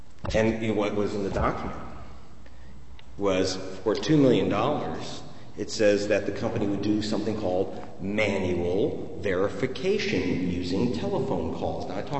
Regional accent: United States; I'm an American. I want this story to come out.

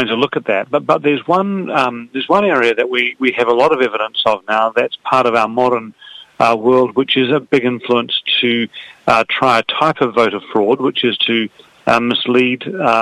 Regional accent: New Zealand; now in United Kingdom; I'm from New Zealand originally, that's right.

